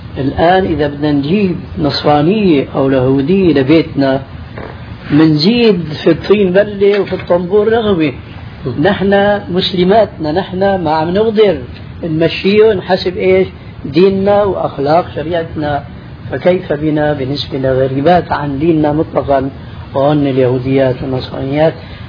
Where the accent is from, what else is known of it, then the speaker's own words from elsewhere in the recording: Syria; عندنا في سوريا